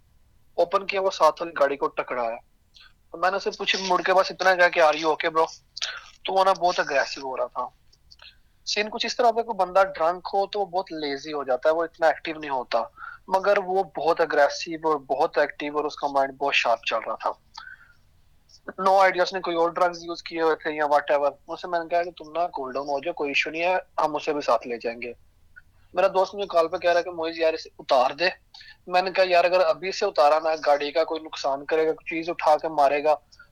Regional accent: Gujranwala, Punjab, Pakistan; now in Perth, Australia; میں ابھی پرتھ میں رہ رہا ہوں اور پاکستان سے میں گجراوالا سے ہوں۔ مجھے یہاں پرتھ میں تقریباً 4 سال ہو گئے

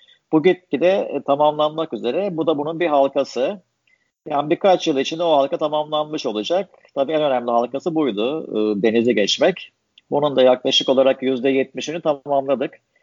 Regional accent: Kahramanmaraş, Turkey; born there; Kahramanmaraş doğumluyum. Üniversite İstanbul'da okudum.

